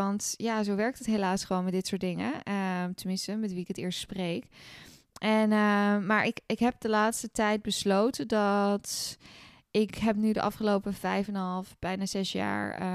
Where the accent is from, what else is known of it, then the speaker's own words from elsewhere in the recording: Netherlands; ik ben zelf Nederlander. Ik wil personen uit mijn eigen landje het liefst helpen.